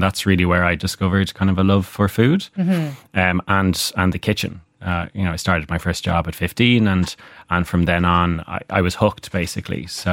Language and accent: English; Dublin, Leinster, Ireland; born or raised there; moved away